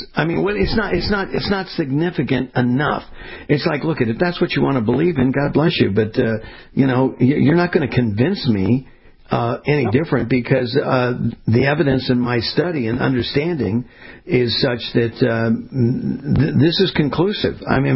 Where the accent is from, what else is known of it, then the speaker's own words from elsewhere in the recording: California, United States; See, I grew up in Southern California, Dr. Hutchison.